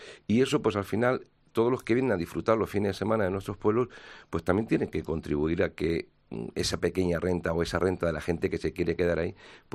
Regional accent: Castilla-La Mancha, Spain; para queso manchego de mi tierra

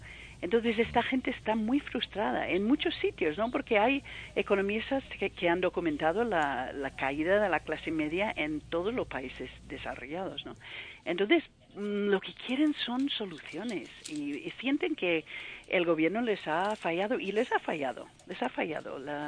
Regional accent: United States; Spanish is a second language; now in Spain; yo, bueno, soy americana, pero llevo mucho tiempo viviendo en España

